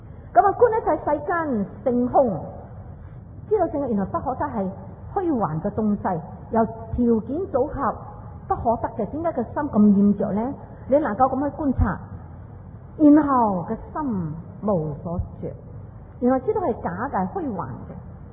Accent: China; 但是到我这个时代，我是大乘，我们中国人讲大乘佛教。

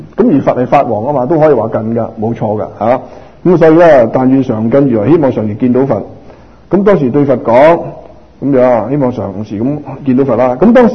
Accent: Macau; born there; 我喺即係我出世嘅時間喺澳門出世

